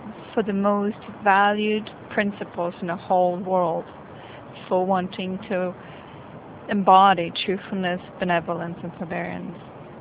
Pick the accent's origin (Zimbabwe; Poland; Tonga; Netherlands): Poland; English is a second language; now in Boston, United States; I came here from Boston. I'm Polish, from Polish born